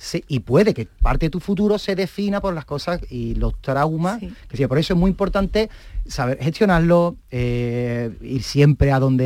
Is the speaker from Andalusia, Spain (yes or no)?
yes; Cádiz, Andalusia, Spain; nosotros, que somos gaditanos, tenemos esa suerte de habernos criado, que siempre lo hablamos y siempre no, porque nos criamos en el mundo del carnaval